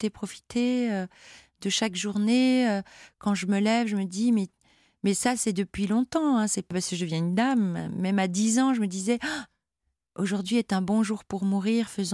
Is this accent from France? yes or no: no; Belgium; je suis métisse, français, portugais, il veut pas de ma belgitude lui non plus